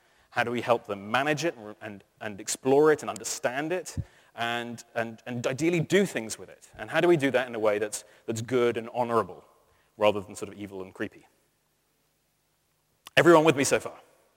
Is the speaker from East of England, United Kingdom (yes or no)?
yes; Norwich, East of England, United Kingdom; that's my hometown of Norwich up there